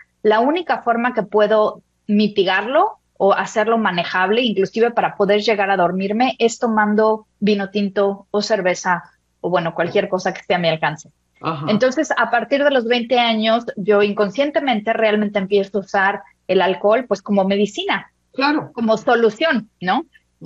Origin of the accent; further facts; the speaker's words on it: Mexico; born there; yo nací en México, mi mamá tiene origen francés, mi papá mexicano.